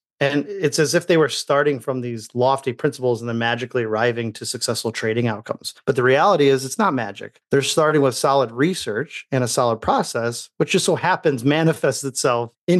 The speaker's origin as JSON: {"language": "English", "region": "Indiana", "country": "United States", "tie": "born or raised there", "said": "So I grew up in Indiana, not necessarily a farm boy, but also not necessarily a big city either. Grew up just outside of Chicago."}